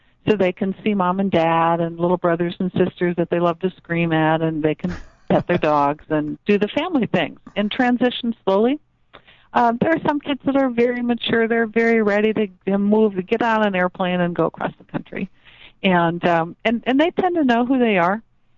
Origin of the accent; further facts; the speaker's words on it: Minnesota, United States; I grew up in Minnesota, and the University of Minnesota was probably funded about 80-85% from the taxpayers.